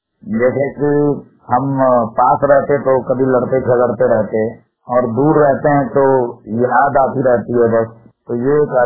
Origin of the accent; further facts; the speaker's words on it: Bhabua, Bihar, India; कैमूर भभुआ बिहार से।